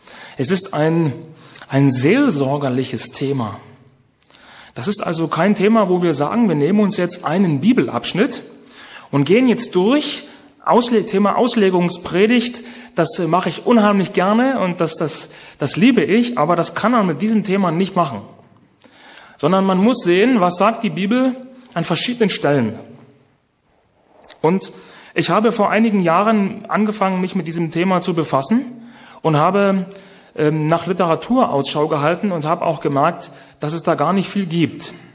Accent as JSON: {"language": "German", "region": "East Germany", "country": "Germany", "said": "Ich komme selber aus Ostdeutschland. Ich liebe Ostdeutschland."}